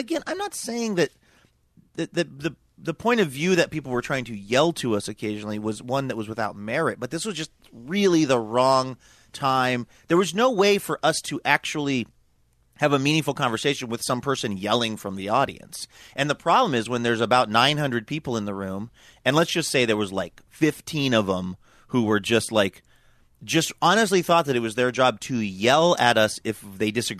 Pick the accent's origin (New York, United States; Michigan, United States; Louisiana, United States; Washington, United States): Washington, United States; Bellingham; And so I felt, and because Bellingham is my hometown, I just felt a certain amount of like, I really want to try to do a good job on this episode of the show. And I want to represent Bellingham well.